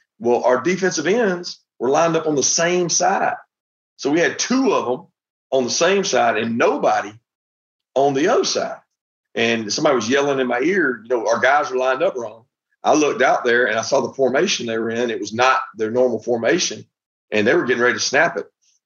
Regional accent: Montgomery, Alabama, United States; also born or lived in South Georgia; I grew up in Montgomery, Alabama for a long time, then South Georgia.

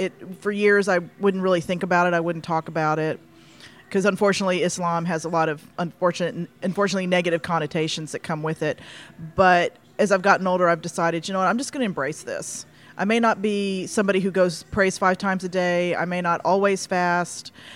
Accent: Fort Worth, Texas, United States; Raised in Texas, and my father is of Palestinian origin.

